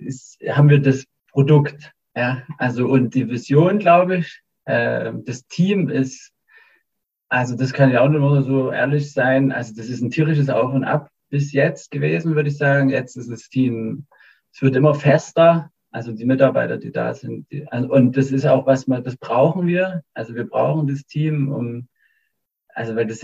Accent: Zwickau, Saxony, Germany; Also ich komme ja eigentlich auch aus Zwickau und auch so ein bisschen natürlich auch aus, also, ja, aus dem Sozialismus geprägt.

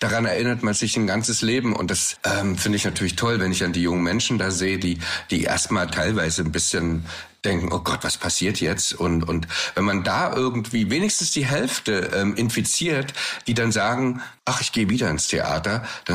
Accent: Thuringia, Germany; ich komme ja eigentlich aus Thüringen und mein Vater ist dann nach der Wende nach München gezogen

